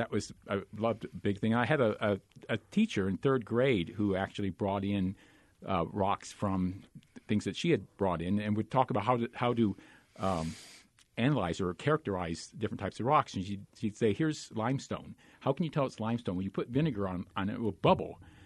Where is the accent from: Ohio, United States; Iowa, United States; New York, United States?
Iowa, United States; Council Bluffs; I grew up in Iowa, in Council Bluffs, Iowa, right.